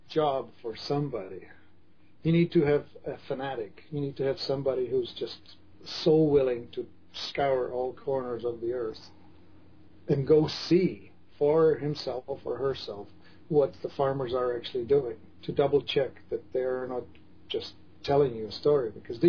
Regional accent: Czechia; now in Canada; where I grew up in the Czech Republic

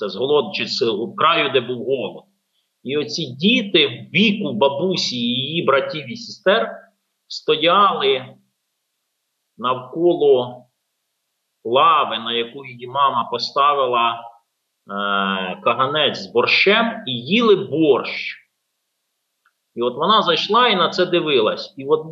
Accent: Vinnytsia Oblast, Ukraine; Я сам родом з Вінницької області, і нашу родину не обійшло стороною.

